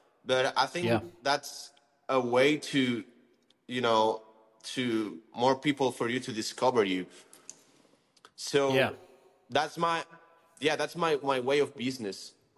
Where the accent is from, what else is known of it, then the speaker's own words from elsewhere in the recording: Barcelona, Catalonia, Spain; it's also super near from my hometown in Barcelona